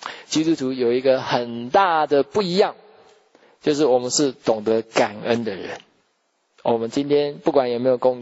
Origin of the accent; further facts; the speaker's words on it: China; 好像我们那个我们中国人那个什么年糕啊